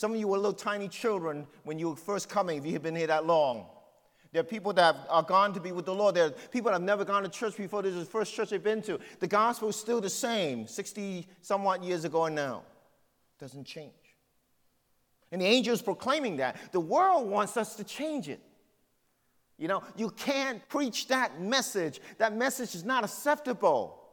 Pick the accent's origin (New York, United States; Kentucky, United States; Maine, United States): New York, United States; New York City; Now, I grew up in New York City. I know the Empire State Building.